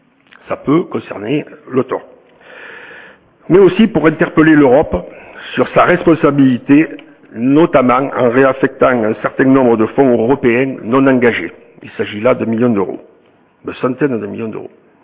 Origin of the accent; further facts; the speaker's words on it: France; chez nous en France ou ailleurs de par le monde